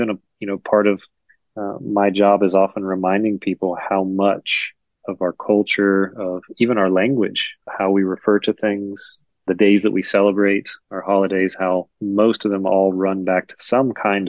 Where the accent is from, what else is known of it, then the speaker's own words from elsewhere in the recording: Charleston, South Carolina, United States; But born and raised in Charleston, and Bishop England's my alma mater.